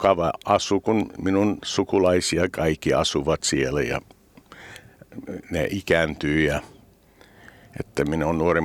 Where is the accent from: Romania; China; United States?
United States; Finnish is a second language; now in Finland; kaipaa monesti se minun kotimaa, USA ja minun perhe siellä